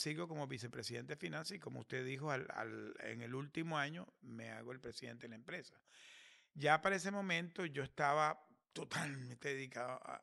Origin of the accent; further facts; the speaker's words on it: Venezuela; now in United States; yo soy venezolano de origen y yo empecé mi carrera en PDVSA, que es la empresa petrolera venezolana. PDVSA tiene una filial aquí en Estados Unidos que es Citgo, y yo hace como casi 13, 14 años me mandan aquí